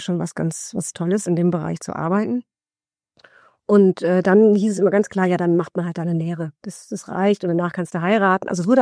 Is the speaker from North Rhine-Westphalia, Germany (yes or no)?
yes; Düsseldorf, North Rhine-Westphalia, Germany; ich bin in Düsseldorf geboren und aufgewachsen.